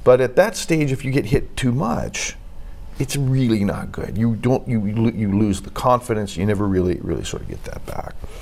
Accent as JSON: {"language": "English", "town": "Lincoln", "region": "Nebraska", "country": "United States", "tie": "born or raised there", "said": "So Lincoln, Nebraska is a city. So it was not a rural area. We were on the outskirts of the city."}